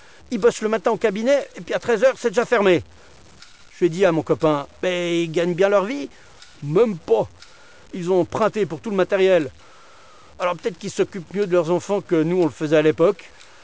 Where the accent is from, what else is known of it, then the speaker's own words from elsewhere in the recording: Delémont, Jura, Switzerland; born there; Et moi, je suis né à Delémont.